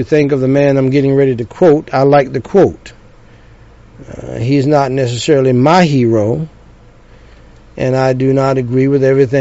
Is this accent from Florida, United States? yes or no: no; North Carolina, United States; she is from my home state of North Carolina, Tryon, North Carolina, and the city I'm from has the Tryon Palace.